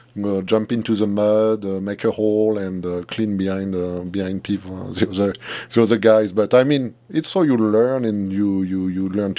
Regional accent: Poitiers, Nouvelle-Aquitaine, France; English is a second language; Hello, my hometown, it's named Poitiers. It's between Paris and Bordeaux. Really nice little town. It's they call it the town of 100 churches.

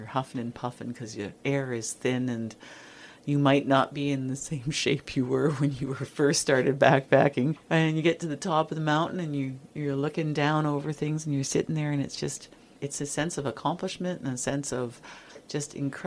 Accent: Delta, British Columbia, Canada; We moved from Delta. We arrived here, I think maybe the 2nd of January, and it was like minus 40.

